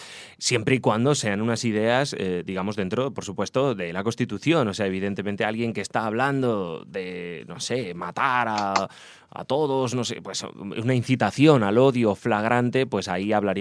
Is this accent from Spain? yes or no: yes; Spain; personalmente, como ciudadano español, me daba mucha vergüenza todo esto